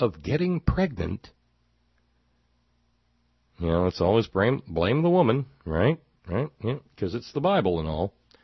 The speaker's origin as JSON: {"language": "English", "region": "Oregon", "country": "United States", "said": "I'm from Southern Oregon, well within the virtual proposed state."}